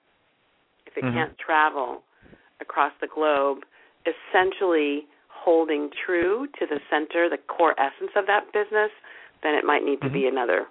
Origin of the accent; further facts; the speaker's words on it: Virginia, United States; And I hail from Virginia, and my father was a career Marine, so I'm a military brat, and have lived in 10 states, moved 20 times